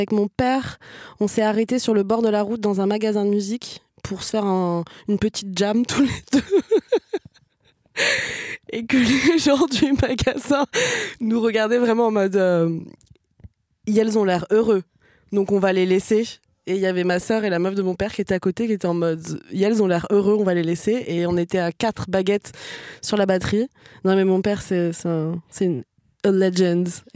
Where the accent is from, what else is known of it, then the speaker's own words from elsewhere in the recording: Quebec, Canada; accent: Quebec French; C'était mon accent québécois.